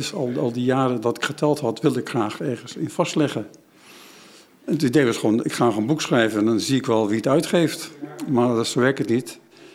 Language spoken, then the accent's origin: Dutch; Haarlem, North Holland, Netherlands; born there; ik woonde in de kust. Ik ben geboren in Haarlem, Heemstede.